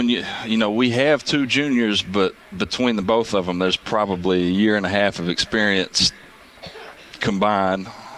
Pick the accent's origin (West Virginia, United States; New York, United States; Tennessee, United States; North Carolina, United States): Tennessee, United States; Knoxville; I came from East Tennessee. This is my actual first year being in Middle Tennessee area. Originally, I'm from Knoxville